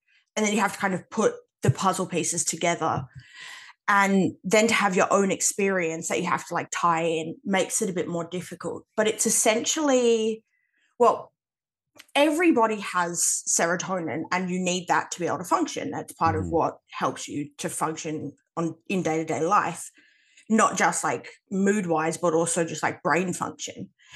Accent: Australia; As you know, I'm Australian. I am 25

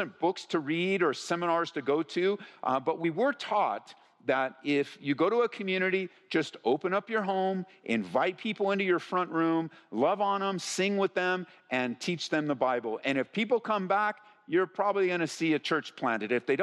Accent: California, United States; As we grew up in Southern California, I mean, Marie and I got married, we didn't even move more than 10 miles from where we grew up.

